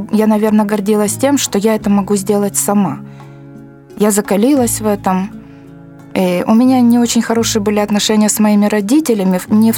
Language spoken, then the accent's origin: Russian; Kiliya, Odesa Oblast, Ukraine; born there; Вообще я родилась в Одесской области, в городе Килия.